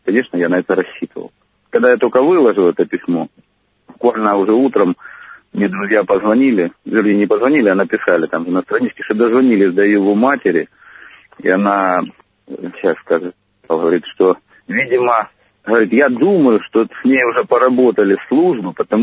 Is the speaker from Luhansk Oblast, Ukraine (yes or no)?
yes; Lysychansk, Luhansk Oblast, Ukraine; born there; Я здесь родился недалеко от этого места, где сейчас нахожусь. Я родился в Лисичанске, это 50 километров отсюда. Вот 50 километров отсюда, 50 лет назад я родился.